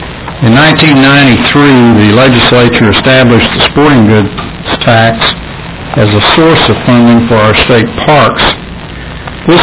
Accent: San Antonio, Texas, United States; The Express News in my hometown on July 31st ran an article

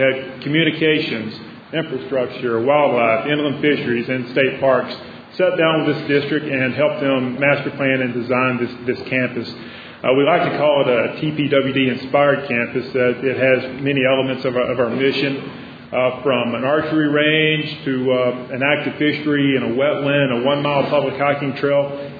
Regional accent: Rusk, Texas, United States; now in Houston, United States; I have a lot of deep connections and roots here in East Texas. I actually grew up in Rusk, which is about 30 minutes up the road

